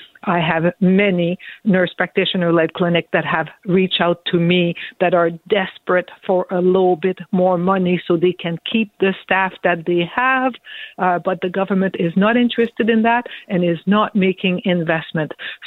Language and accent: English; Ontario, Canada; I come from Northern Ontario.